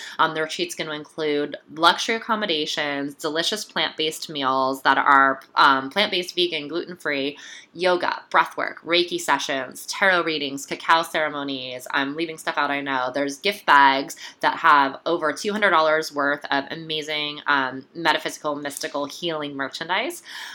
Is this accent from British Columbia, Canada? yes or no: no; Toronto, Ontario, Canada; And I'm going to be heading to my hometown, Toronto